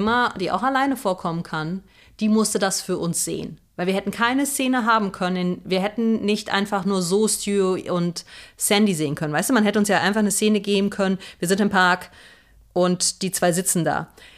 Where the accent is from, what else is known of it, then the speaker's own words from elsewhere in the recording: Rhineland, Germany; Wir kommen beide aus dem Rheinland.